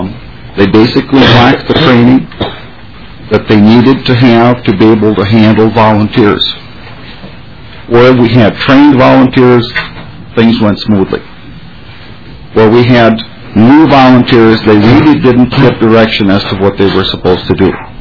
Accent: Elk River, Minnesota, United States; I am from Elk River, Minnesota, Sherbourne County

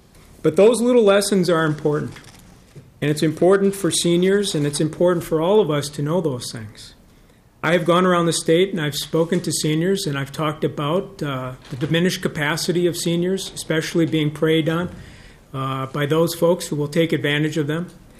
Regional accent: Minneapolis, Minnesota, United States; also born or lived in Chaska; so that kids like me growing up in Minneapolis or Chaska, where we moved out to, or even Moorhead, southern Minnesota, all the cities are able to inherit a better Minnesota.

